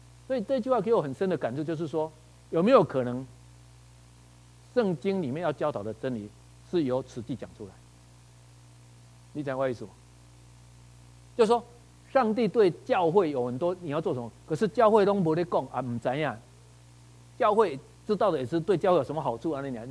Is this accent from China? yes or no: no; Taiwan; 我们台湾人就是这样，我们派的神明就希望是这样嘛。